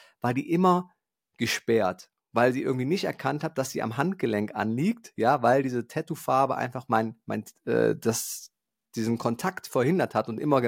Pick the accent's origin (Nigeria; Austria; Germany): Germany; Eifel; ich komme aus der Eifel und meine kleine Strecke, wenn ich die hier laufen gehe, also meine 5 Kilometer, hat schon 300 Höhenmeter.